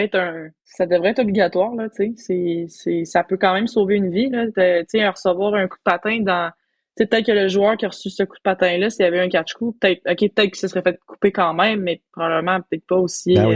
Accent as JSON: {"language": "French", "region": "Quebec", "country": "Canada", "said": "en tant que Québécoise, en tant que francophone"}